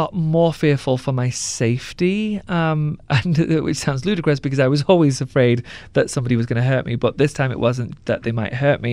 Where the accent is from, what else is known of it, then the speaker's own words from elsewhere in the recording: Pakistan; now in United States; people assume I'm Mexican here, which I find hilarious. I've never been called something offensive for being Pakistani or for being a threat to this state.